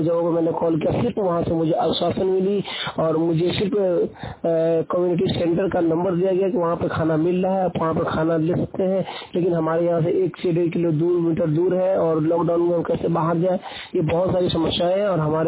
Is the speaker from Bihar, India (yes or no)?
yes; Bihar, India; now in Haryana, India; मैं बिहार से हूँ